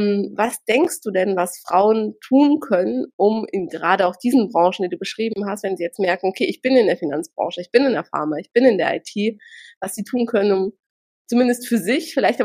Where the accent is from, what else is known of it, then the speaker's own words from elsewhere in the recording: Russia; now in Germany; ich komme ursprünglich aus Russland